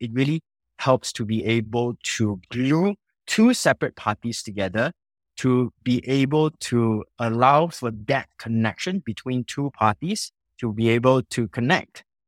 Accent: Singapore; Yes, I am originally from Singapore.

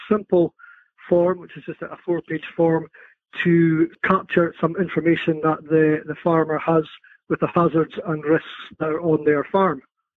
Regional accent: Whitebridge, Scotland, United Kingdom; I'm from Dell Farm, Whitebridge, which is near Inverness in the Highlands of Scotland.

